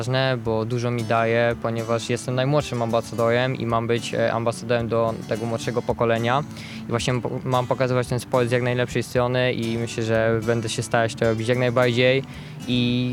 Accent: Rzeszów, Subcarpathian Voivodeship, Poland; Jestem dumny z tego, że jestem z Rzeszowa

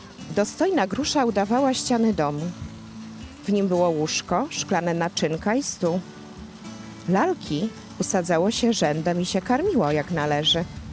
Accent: Orły, Subcarpathian Voivodeship, Poland; mieszkam od urodzenia w tej miejscowości. Gmina Orły jest mi bardzo bliska.

